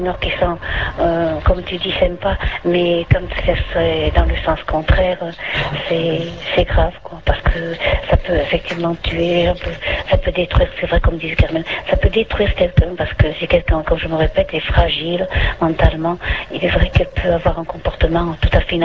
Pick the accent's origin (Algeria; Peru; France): France; Biarritz, Nouvelle-Aquitaine; Je suis de Biarritz.